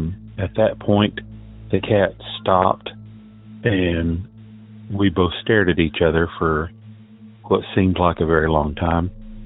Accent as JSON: {"language": "English", "region": "Tennessee", "country": "United States", "said": "I'm from Southeast Tennessee, and I just found the podcast"}